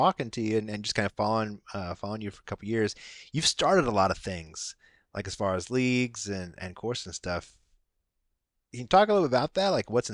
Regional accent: Indianapolis, Indiana, United States; now in California, United States; So, I mentioned before, I grew up in Indianapolis. I'm in California now

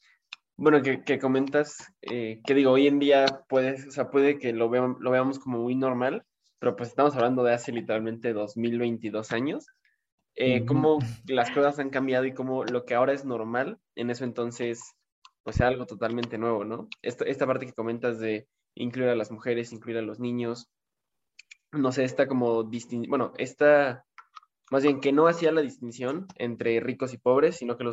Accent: Toluca, State of Mexico, Mexico; de Toluca y aquí puesto y dispuesto una vez más para platicar de temas interesantes

